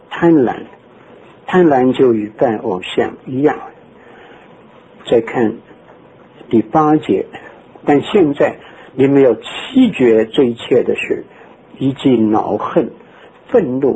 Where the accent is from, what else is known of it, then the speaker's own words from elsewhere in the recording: Qingdao, Shandong, China; 我的家乡是山东，我住在青岛。